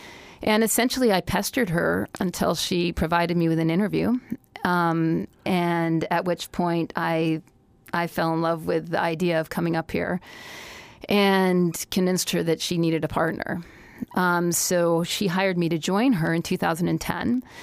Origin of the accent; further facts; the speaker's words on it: Colorado, United States; also born or lived in New York City, United States; But I came from Colorado. I grew up in Colorado. But I hadn't lived in the mountains since I was a child.